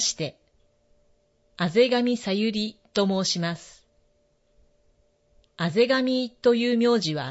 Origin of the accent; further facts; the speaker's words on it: Tokyo, Japan; born there; 私は東京生まれ、東京の中野区在住です。